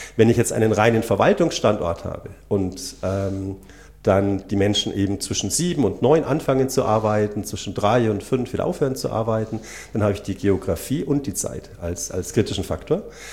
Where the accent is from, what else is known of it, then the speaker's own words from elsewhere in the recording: Seefeld, Bavaria, Germany; Ich komme aus Seefeld.